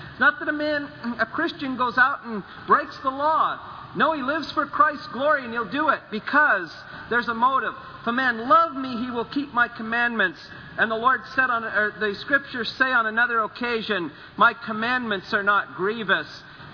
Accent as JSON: {"language": "English", "town": "Smiths Falls", "region": "Ontario", "country": "Canada", "tie": "born or raised there", "said": "I was growing up in Smiths Falls, but I've enjoyed it"}